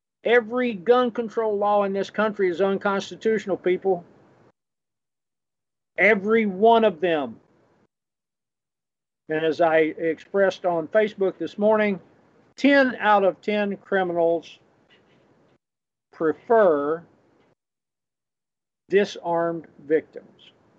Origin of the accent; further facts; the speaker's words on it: North Carolina, United States; I grew up in North Carolina in a neighboring county to Burke County